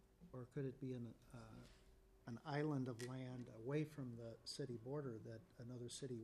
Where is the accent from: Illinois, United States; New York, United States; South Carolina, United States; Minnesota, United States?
Minnesota, United States; Crystal; And so, I was raised in Crystal, so anyway, that still continues today, that land.